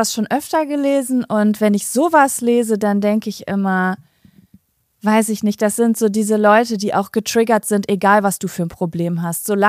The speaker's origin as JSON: {"language": "German", "region": "Basel-Stadt", "country": "Switzerland", "tie": "born or raised there", "accent": "Basel dialect", "said": "Ich selbst bin in Basel geboren und in der Nähe aufgewachsen und habe daher einen Basler Dialekt. Meine Familie stammt zur Hälfte allerdings aus Solothurn, ich hoffe, man spricht so aus, und daher bin ich zu einem großen Teil auch mit diesem Dialekt aufgewachsen."}